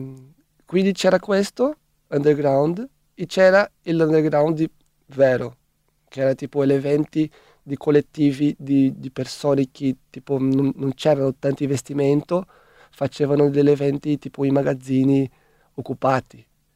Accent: Brazil; Italian is a second language; Io sono brasiliano, se ti dico che non ascolto funk, sono un po' fuori.

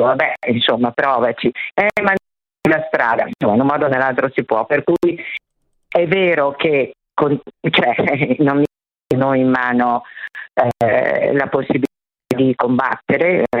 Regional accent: Milan, Lombardy, Italy; io sono di Milano, ma adesso sono da mia figlia.

